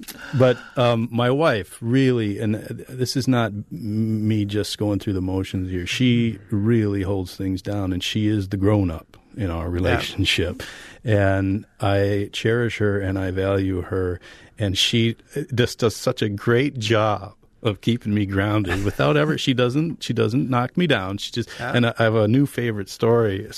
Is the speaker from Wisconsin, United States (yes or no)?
yes; Wisconsin Rapids, Wisconsin, United States; born there; I said I was conceived in Illinois. I was born in Wisconsin Rapids. Big difference.